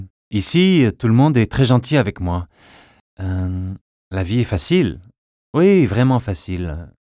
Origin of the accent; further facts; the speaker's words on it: Santiago, Santiago Metropolitan, Chile; now in Paris, France; je viens de Santiago, où j'ai étudié à l'école française. Je suis maintenant étudiant en architecture à Paris.